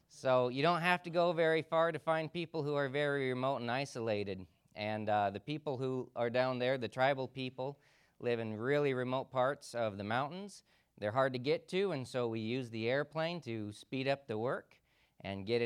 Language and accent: English; Deer Park, Washington, United States; We are local people from around this place. I grew up in Deer Park, and my wife grew up in Elk, Washington